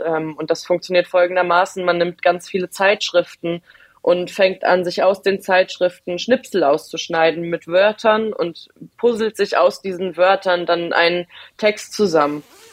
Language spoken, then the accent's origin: German; Homberg, Hesse, Germany; Also ich komme ursprünglich aus einem ganz, ganz, ganz kleinen Ort bei Marburg, das heißt Homberg-Ohm.